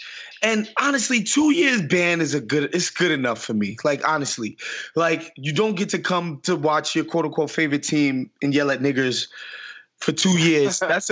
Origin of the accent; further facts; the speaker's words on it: New York City, New York, United States; Like, I'm from New York City.